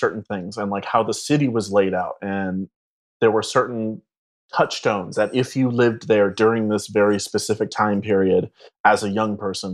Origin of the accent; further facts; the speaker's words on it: Palm Springs, California, United States; also born or lived in La Mirada, United States; So I was born in a suburb of Los Angeles. I was born in La Mirada, which is right next to Norwalk. Mm-hmm. So that's mostly where my family's from. I grew up out in the desert. I grew up in Palm Springs.